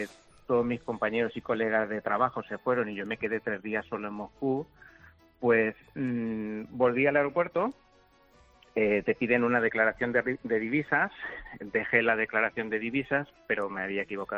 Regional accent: Castilla-La Mancha, Spain; Pues yo primero decir que soy un fósforo manchego casado con una andaluza

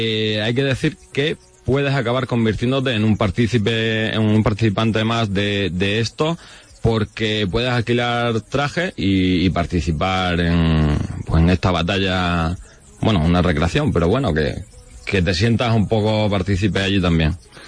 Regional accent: Extremadura, Spain; Así somos los extremeños.

